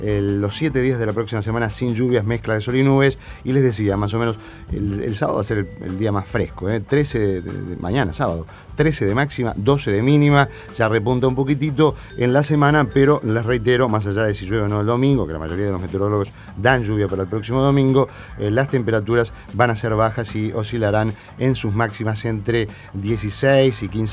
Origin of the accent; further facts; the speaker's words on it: Uruguay; yo soy oriental, ni siquiera digo que soy uruguayo, soy oriental y defiendo la orientalidad